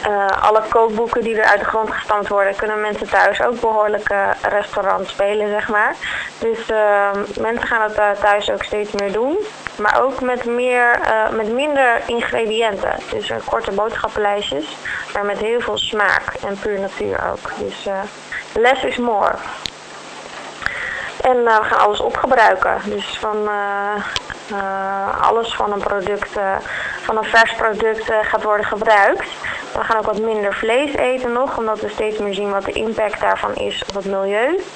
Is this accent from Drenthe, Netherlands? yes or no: no; Haarlem, North Holland, Netherlands; Ja, ik kom uit Haarlem.